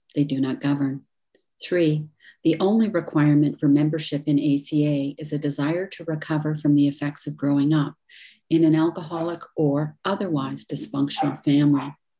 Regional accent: Toronto, Ontario, Canada; grateful adult child. I'm from Toronto, Ontario, Canada

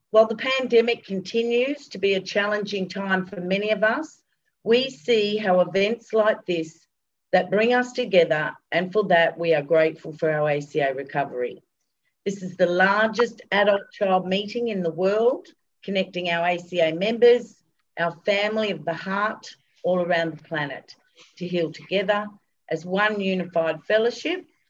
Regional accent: Coffs Harbour, New South Wales, Australia; I'm from Coffs Harbour, New South Wales in Australia. I'm on the East Coast.

